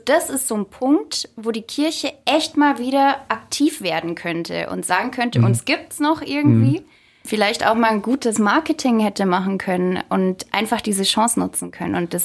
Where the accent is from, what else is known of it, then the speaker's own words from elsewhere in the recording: Bavaria, Germany; Und auch Fockenfeld, ich kenne das Seminar, ich komme aus der Gegend.